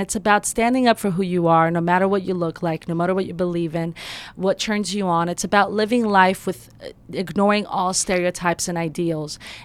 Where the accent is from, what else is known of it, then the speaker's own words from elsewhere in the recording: Greece; also born or lived in Los Angeles, United States; And my dad, I come from Greece.